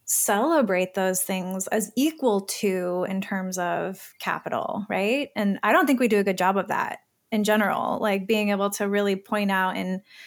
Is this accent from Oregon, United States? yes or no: no; Michigan, United States; I mean, growing up in Michigan, I also grew up in Michigan, so I know the seasons.